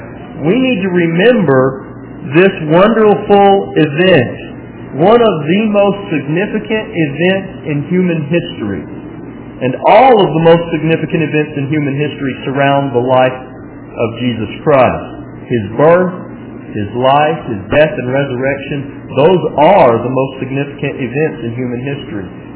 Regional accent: Butler, Alabama, United States; And we say, well, I'm from Butler. Well, where is that? Never heard of it. You mean Butler County? No, not Butler County. The city of Butler. It's in Choctaw County.

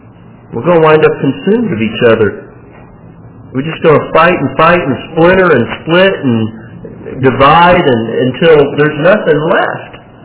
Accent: Butler, United States; well, I'm from Butler and you're from Lisbon

